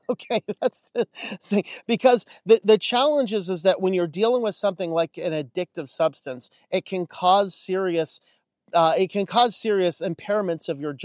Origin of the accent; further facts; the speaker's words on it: Pennsylvania, United States; obviously that's not where I'm at now, but in my home state of Pennsylvania, I should say